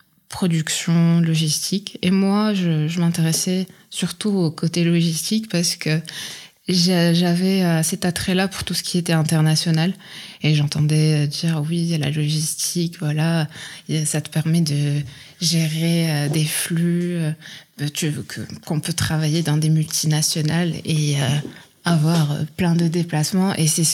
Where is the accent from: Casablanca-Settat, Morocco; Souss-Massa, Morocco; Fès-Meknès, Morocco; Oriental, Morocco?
Oriental, Morocco; Oujda; dans ma ville natale, Oujda, au Maroc.